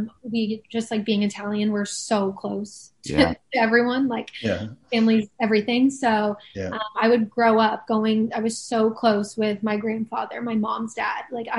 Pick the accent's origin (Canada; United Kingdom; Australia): Canada; I grew up in Canada, I didn't grow up in Italy. Yes, my family's from there, but it's different.